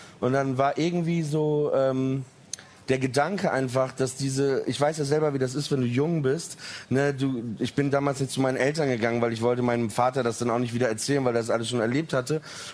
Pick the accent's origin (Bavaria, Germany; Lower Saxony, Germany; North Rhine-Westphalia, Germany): Lower Saxony, Germany; Papenburg; born there; also ich bin in Deutschland geboren, in Papenburg im Emsland.